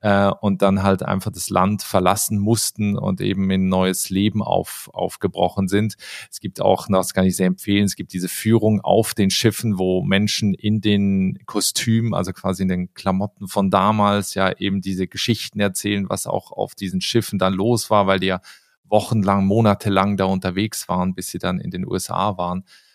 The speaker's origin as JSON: {"language": "German", "region": "Basel area", "country": "Switzerland", "tie": "born or raised there", "said": "Ich bin so in einem Dorf außerhalb von Basel aufgewachsen"}